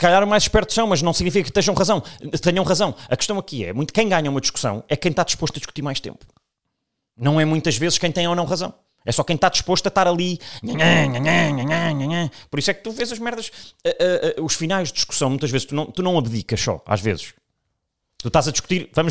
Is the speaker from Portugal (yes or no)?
yes; Portugal; agora sou português e quero ser português